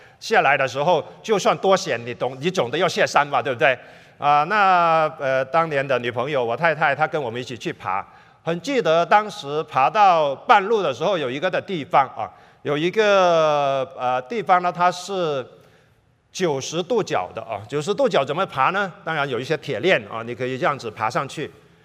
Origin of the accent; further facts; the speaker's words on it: Kaiping, Guangdong, China; 我们的背景很类似，我们都是开平人